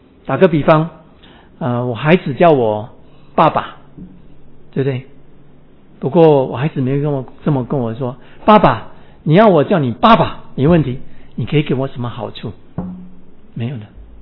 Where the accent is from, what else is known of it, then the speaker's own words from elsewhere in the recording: Singapore; 新加坡我是新加坡人啊，我在新加坡很少看到磐石啊